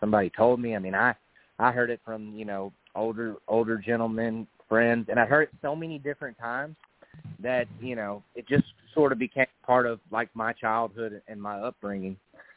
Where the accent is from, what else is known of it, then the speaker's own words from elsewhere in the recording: Burns, Oregon, United States; So when I was growing up in Burns, and I'm, you know, late 30s, we're talking, you know, back in the 80s and the 90s